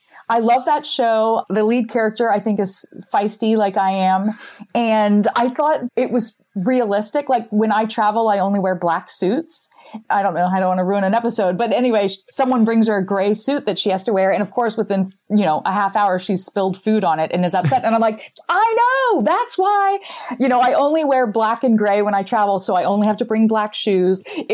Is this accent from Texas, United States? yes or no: no; Ohio, United States; My home state's Ohio.